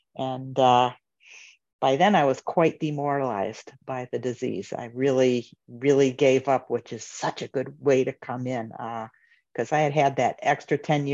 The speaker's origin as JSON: {"language": "English", "town": "Chicago", "region": "Illinois", "country": "United States", "tie": "born or raised there", "lives_now": "Richmond, United States", "said": "I live in Richmond, Virginia. I'll just dial it back a little bit. I'm from the Chicago suburbs, grew up there from a family that, was Jewish but had no religion going on and no spirituality going on"}